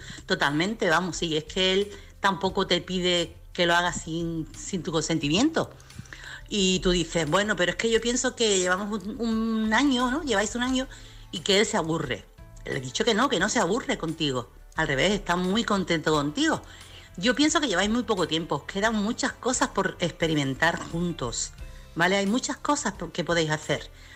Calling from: Chiclana, Andalusia, Spain; corresponsal de Chiclana.

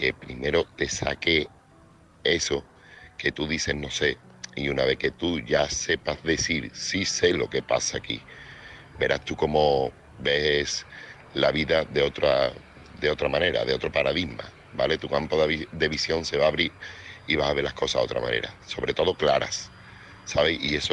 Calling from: Seville, Andalusia, Spain; corresponsal de Sevilla.

